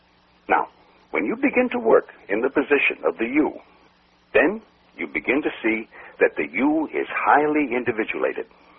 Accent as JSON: {"language": "English", "town": "Butte", "region": "Montana", "country": "United States", "tie": "born or raised there", "said": "I was born in Butte, Montana, and that is one of the great heritages I ever got, because I spent 15 years in one of the smallest, most backwoods cities in the United States."}